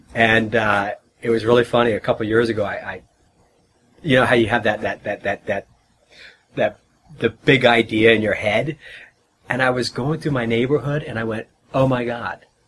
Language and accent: English; San Bernardino, California, United States; I grew up, born and raised in San Bernardino, which is still Southern California, but we always call it the other side of the tracks.